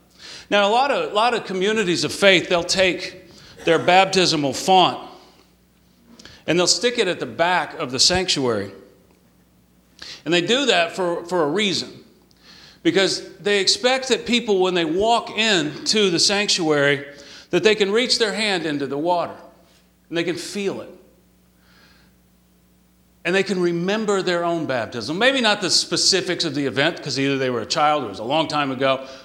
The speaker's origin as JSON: {"language": "English", "region": "Texas", "country": "United States", "tie": "born or raised there", "said": "I'm a real man. I grew up in Texas."}